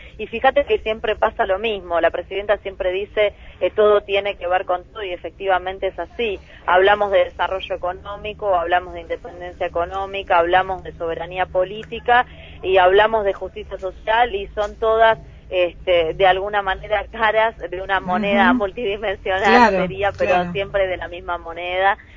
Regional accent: Argentina; que nosotros hemos padecido como argentinos en carne propia.

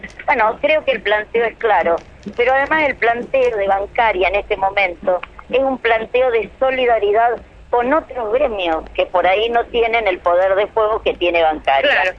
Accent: La Plata, Buenos Aires Province, Argentina; pero además soy de La Plata.

